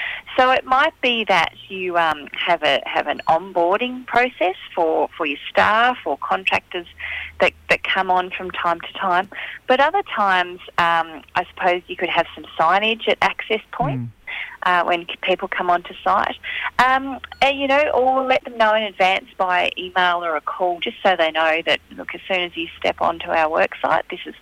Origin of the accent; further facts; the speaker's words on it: Tasmania, Australia; Yeah, I'm a Palawa woman from Tasmania.